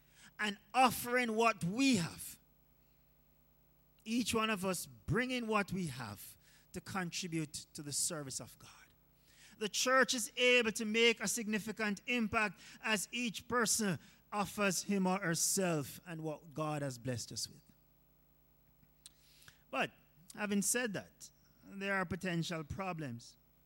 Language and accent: English; Jamaica; We're Jamaican, so you have to have dumpling, pumpkin, sweet potato, just to add a little flavor